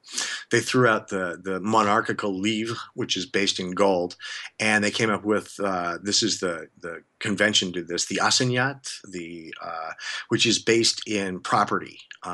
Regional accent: Colorado, United States; Before I went, and I'm from Northern Colorado. My dad was a civil engineer at Colorado State University

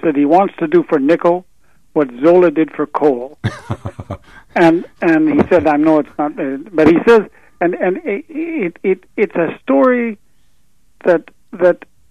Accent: Ontario, Canada; I'm originally from Northern Ontario.

